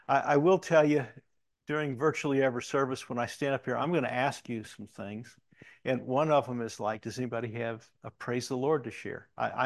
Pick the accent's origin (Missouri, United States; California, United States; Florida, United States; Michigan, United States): Missouri, United States; I was born in Missouri. I was educated through on-campus part of grad school in Missouri.